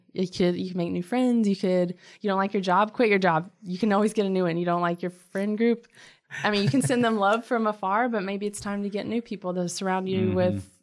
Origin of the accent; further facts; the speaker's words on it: Kentucky, United States; now in Charlotte, United States; I grew up in Kentucky, so it would be at the bingo hall, at the movie theater, at random places around town, and I was her little paint assistant. And then when we both moved to Charlotte